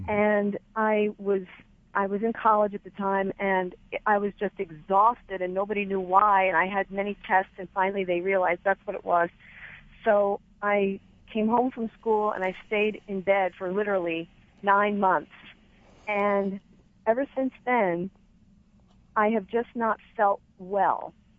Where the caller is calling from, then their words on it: Indianapolis, Indiana, United States; I'm calling from Indianapolis